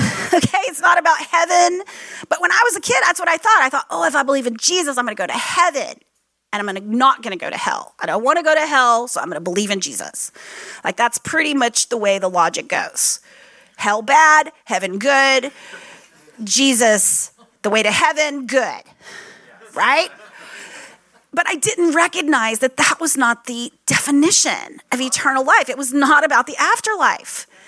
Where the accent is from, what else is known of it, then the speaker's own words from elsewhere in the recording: Texas, United States; I'm from Texas originally, so I'll break out of y'all every once in a while, right?